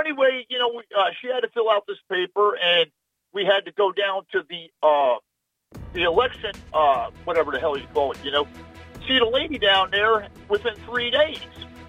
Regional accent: New Jersey, United States; And originally I'm from New Jersey. I was a narcotics and vice cop there for a good number of years.

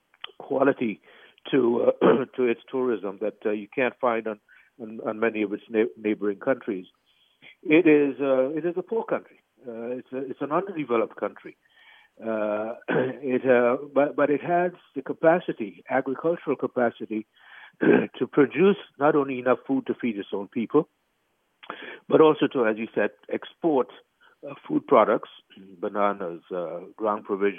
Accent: Grenada; also born or lived in Saint Vincent; I myself was born in St. Vincent. I grew up in Grenada.

